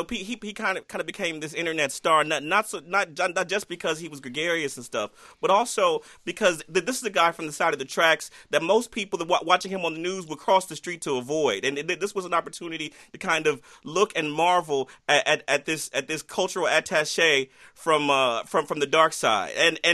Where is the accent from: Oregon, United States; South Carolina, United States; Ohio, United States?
Ohio, United States; Cleveland; Because I'm from Cleveland. I know my city.